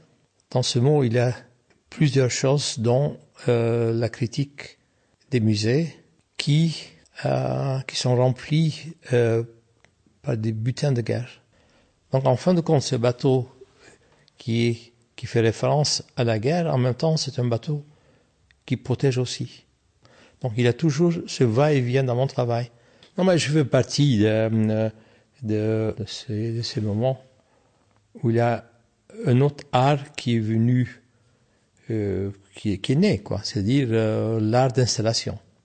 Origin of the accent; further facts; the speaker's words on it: Istanbul, Turkey; Je suis arménien d'Istanbul.